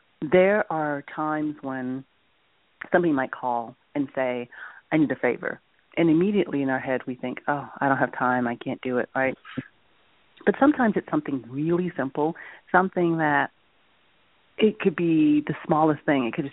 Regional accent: New York, United States; now in Los Angeles, United States; and so I'm originally from New York. And networking in New York is very different than networking here in Los Angeles, where I am now.

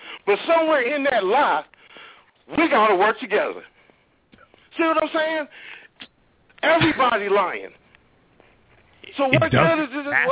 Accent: Richmond, California, United States; No, I'm not from Nevada. I'm from Richmond, California.

